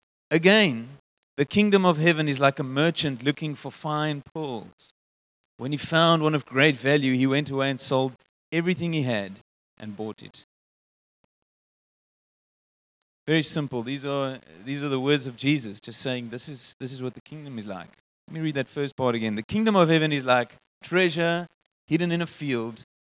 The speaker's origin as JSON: {"language": "English", "town": "Bloemfontein", "region": "Free State", "country": "South Africa", "tie": "born or raised there", "said": "So I'm a teenager in the 90s growing up in Bloemfontein, and we used to skate."}